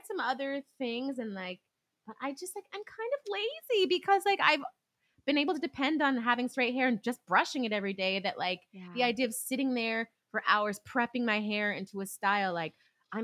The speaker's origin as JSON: {"language": "English", "region": "California", "country": "United States", "said": "when I moved to New York for Broadway was that I'm from California and like, you know, we have that desert heat, honey, from Nevada."}